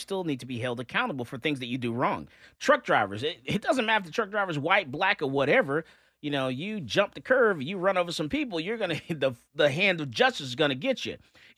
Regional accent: Florida, United States; Well, I'm from Florida, so in Florida, you know, old Sparky

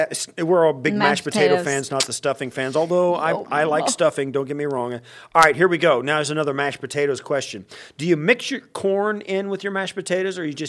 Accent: Kansas, United States; I grew up in Kansas, and my brother lives in a place called Winfield, Kansas

